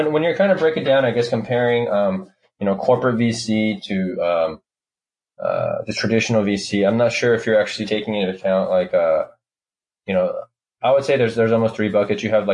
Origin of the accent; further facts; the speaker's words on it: California, United States; moved away as an adult; now in Taiwan; Well, I'm originally back from California in the United States, did strategy management consulting for about 6 years.